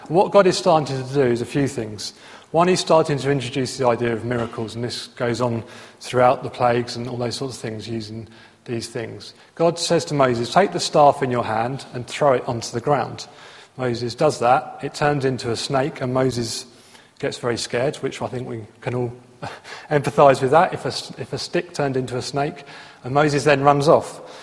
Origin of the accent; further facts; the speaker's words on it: Luton, East of England, United Kingdom; also born or lived in Essex / Bristol; my accent, I'm born in Essex, grew up in Luton, I went to university in Bristol, I've now ended up somewhere outside of Slough. It's not Queen's English, right?